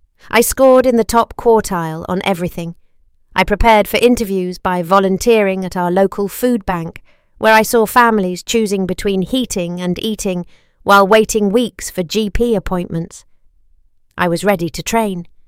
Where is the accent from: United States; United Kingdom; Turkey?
United Kingdom; Oxford, South East England; I grew up in Blackbird Leys